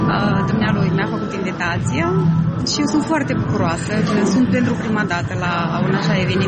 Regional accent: Transnistria, Moldova; Pentru că acolo, în stânga Nistrului, avem de suferit foarte mult. Simplu fapt că suntem români.

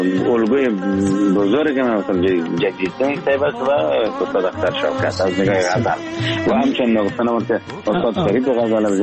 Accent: Afghanistan; ما افغانام

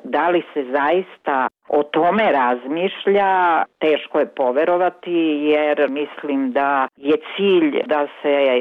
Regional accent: Serbia

